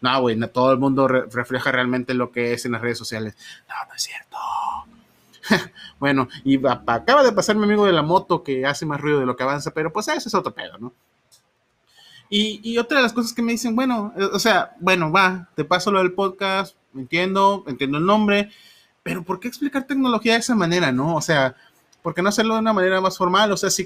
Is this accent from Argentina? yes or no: no; Veracruz, Mexico; accent: jarocho; cuando fui al norte, estuve bien chistoso porque es como de que hablaba como norteño y que dices, ¿por qué hablas como norteño? Y cuando regresa habla, oye, ¿por qué hablas como jarocho? Bueno, como veracruzano.